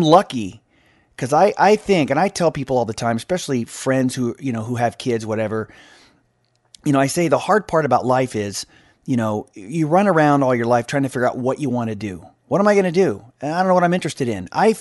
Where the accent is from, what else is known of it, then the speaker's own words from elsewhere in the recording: Kansas City, Missouri, United States; Then I started to hear the radio stations I grew up with in Kansas City, like KY102 and Q104